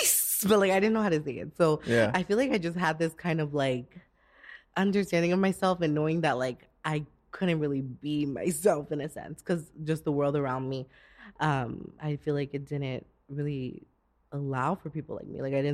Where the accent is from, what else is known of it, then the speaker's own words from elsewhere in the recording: Bronx, New York, United States; also born or lived in Manhattan; I was born in Lenox Hill Hospital in Manhattan, but I grew up in the Bronx. Mm. So originally from Bronx, New York. And Castle Hill, if you know where that is.